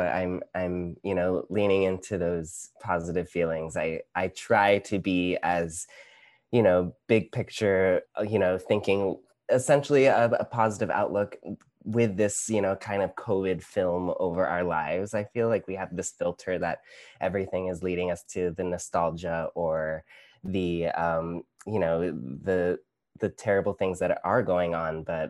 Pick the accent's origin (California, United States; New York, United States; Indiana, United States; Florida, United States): California, United States; Los Angeles; I'm born and raised in Los Angeles. So we would go to Center Theater Group and we would see